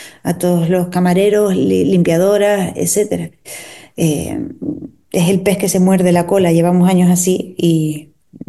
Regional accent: Canary Islands, Spain; toda la vida como actriz canaria llevo proyectándome hacia Madrid, ¿no?

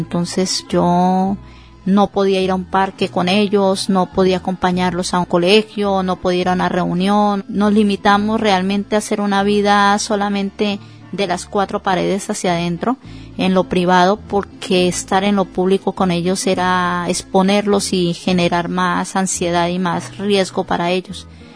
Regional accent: Barrancabermeja, Santander, Colombia; Yo vengo de Colombia, de la región del Magdalena Medio, Barranca Bermeja

